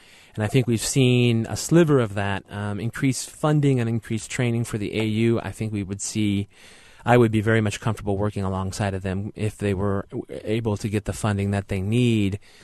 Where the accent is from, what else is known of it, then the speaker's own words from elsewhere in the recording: United States; being an American I am, we are such a channel surfing culture here